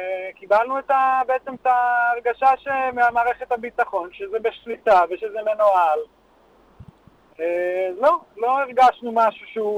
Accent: Be'eri, Southern District, Israel; אני אומר שאני בן קיבוץ בערי, אני נולדתי בבערי

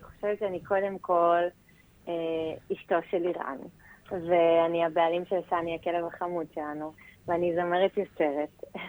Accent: Holon, Tel Aviv District, Israel; לא, אני חולונית במקור.

